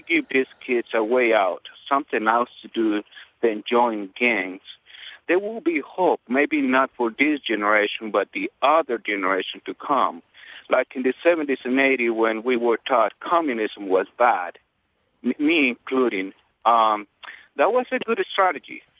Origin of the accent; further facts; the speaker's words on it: Honduras; now in United States; I'm originally from Honduras.